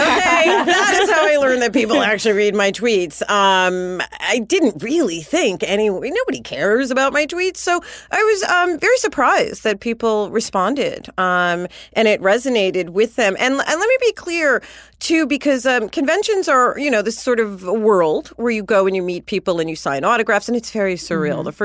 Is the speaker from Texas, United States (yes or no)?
no; New York, United States; I'm a New Yorker. I'm going to try to be better.